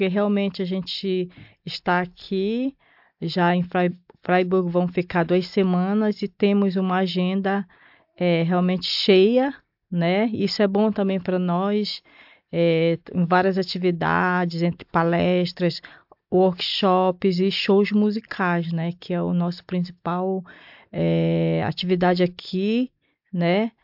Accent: North Region, Brazil; a gente vem da Amazônia, norte do Brasil, um lugar muito específico, bem longe daqui

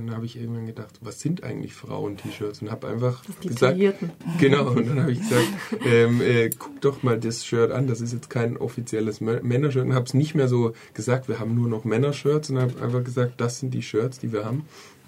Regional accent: Germany; und man als Deutscher kennt man ja oft so diesen Gedanken

